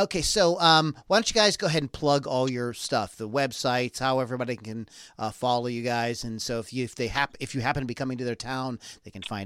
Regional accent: Pittsburgh, Pennsylvania, United States; there's a sign in the background that says says Pirates, and I'm from Pittsburgh, and our baseball team is the Pirates

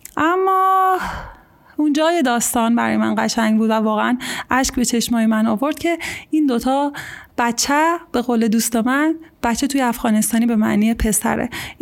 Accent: Kerman, Iran; also born or lived in Afghanistan; الان سالهاست که اگه از من بپرسن اهل کجایی، نمیگم که اهل کرمانم، میگم اهل هیچ کجا و اهل همه جام

